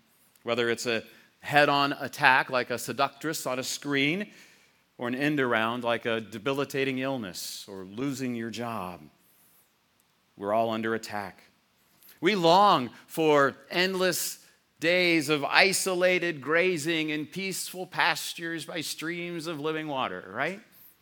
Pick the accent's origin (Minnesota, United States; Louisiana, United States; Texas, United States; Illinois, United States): Texas, United States; I'm from Texas